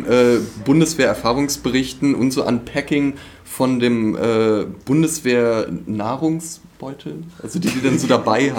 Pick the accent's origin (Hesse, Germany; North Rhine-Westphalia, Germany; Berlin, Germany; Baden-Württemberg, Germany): Berlin, Germany; now in Leipzig, Germany; Ich bin 24 Jahre alt. Ich wohne in Leipzig seit dem Wintersemester 2016. Bin eigentlich Berliner